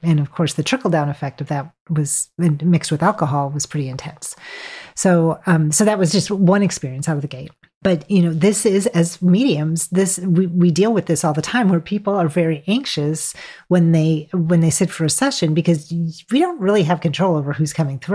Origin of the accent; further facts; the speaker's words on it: Wisconsin, United States; And I'm from Wisconsin, so this is a familiar image to me.